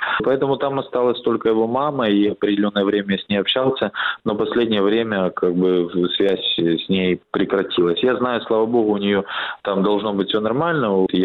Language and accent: Russian; Donetsk, Donetsk Oblast, Ukraine; я тот человек, который тоже в Донецке, непосредственно в городе прожил 25 лет, я коренной дончанин